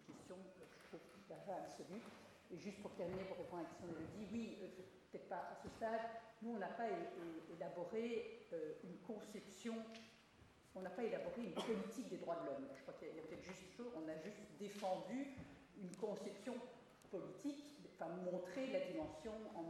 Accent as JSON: {"language": "French", "country": "Belgium", "said": "C'est peut-être parce que je suis belge"}